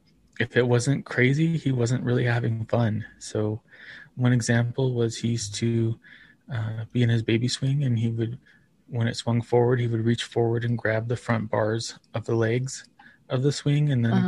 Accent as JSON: {"language": "English", "town": "Socorro", "region": "New Mexico", "country": "United States", "tie": "born there", "said": "So I was born in Socorro, New Mexico in 1980. And it's a small town. It's about 75 miles south of Albuquerque, which is the largest city in our state."}